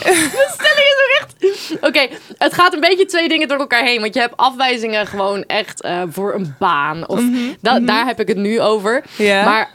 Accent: Maassluis, South Holland, Netherlands; also born or lived in Rotterdam; Iemand vroeg, waar kom jij vandaan? En ik zei, ja, Maassluis en Rotterdam en...

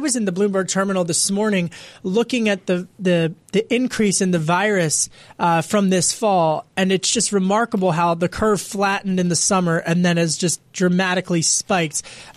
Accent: Philadelphia, Pennsylvania, United States; Congressman Dwight Evans, Democrat from my hometown city, Philadelphia.

